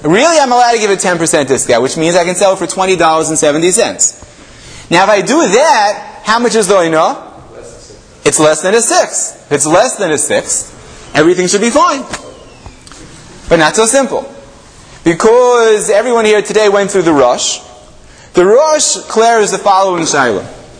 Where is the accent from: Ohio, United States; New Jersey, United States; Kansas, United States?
New Jersey, United States; Lakewood; at least I'm from Lakewood, so when the Sefer first came out, I took a quick survey of the stores in Lakewood.